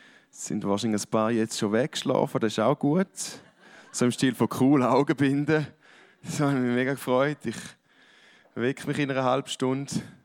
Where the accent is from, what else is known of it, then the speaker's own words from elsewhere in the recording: Switzerland; Dann probiere ich als Schweizer immer. Ich sage, oh, thank you, I'm fine, I just arrived from Switzerland.